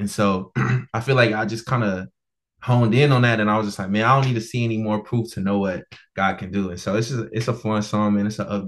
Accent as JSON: {"language": "English", "town": "Bristol", "region": "Virginia", "country": "United States", "said": "Everybody know I'm from Bristol, Virginia. Like, I'm from a small town."}